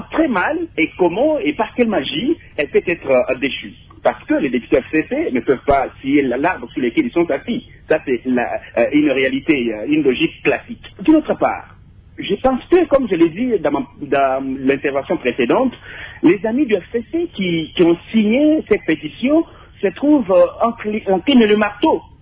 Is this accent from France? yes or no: no; DR Congo; nous sommes Congolais, nous avons vécu au Congo, nous avons toute l'histoire de ce pays.